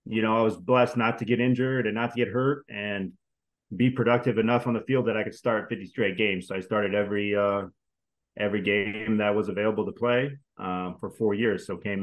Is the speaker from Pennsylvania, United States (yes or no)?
no; Iowa, United States; Yeah, from Iowa. They're like, oh, are you a farmer? I'm like, well, yeah, I came from a farm.